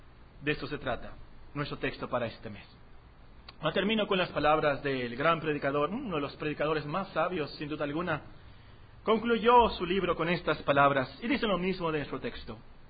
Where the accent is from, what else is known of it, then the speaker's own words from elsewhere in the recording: Mexico; accent: mixed Mexican and US; Tengo un acento revuelto de aquí y de allá, de México y de Estados Unidos.